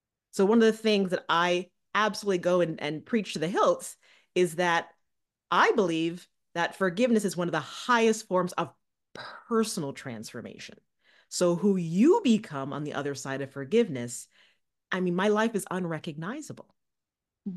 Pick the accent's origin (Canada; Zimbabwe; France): Canada; Ottawa, Ontario; also born or lived in New York; now in Connecticut, United States; actually, I do reside in Connecticut now. I lived in New York for over 20 years, but I am Canadian. So this also feels, full circle for me because I grew up in Ottawa.